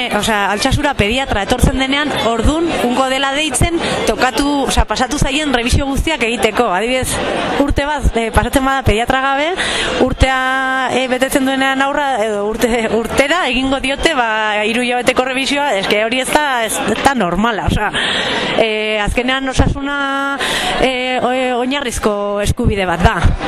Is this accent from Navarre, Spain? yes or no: yes; Olazagutía, Navarre, Spain; now in Ziordia, Spain; ni berez Olaztikoa naiz, baina ziordi bizi naiz